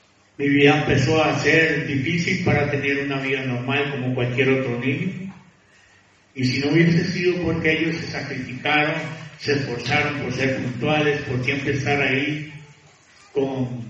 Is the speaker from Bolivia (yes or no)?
no; Costa Rica; Yo soy de Costa Rica